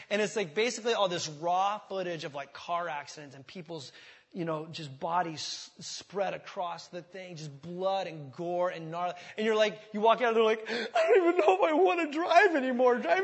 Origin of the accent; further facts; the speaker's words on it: California, United States; Yeah, I grew up down in Southern California, and they offered a driver's education class, and I took it.